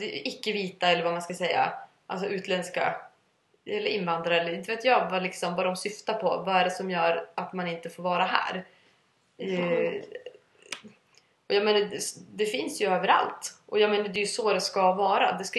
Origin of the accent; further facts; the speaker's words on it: Sweden; Och vi kommer från Sverige liksom.